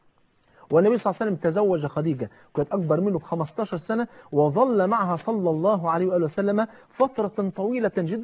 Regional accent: Egypt; اصل احنا لما نيجي نرجع هنقول عندنا في مصر

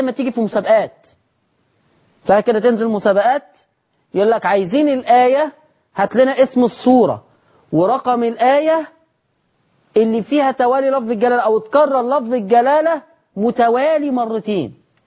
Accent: Egypt; أن يحفظ بلدنا مصر

